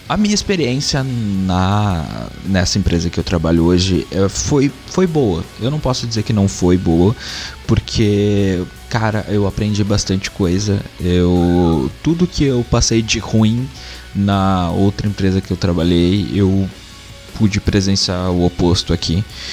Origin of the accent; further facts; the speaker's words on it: Campo Bom, Rio Grande do Sul, Brazil; a gente é de Campo Bom. Em Campo Bom é uma cidade onde basicamente só tem calçado e tudo mais.